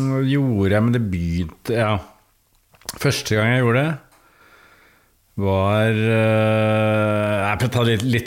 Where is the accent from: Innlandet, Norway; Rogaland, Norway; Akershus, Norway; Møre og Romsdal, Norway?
Akershus, Norway; Bærum; det var ikke der jeg vokste opp I Bærum, noe overklassested, da, med sånn akademikerbasert.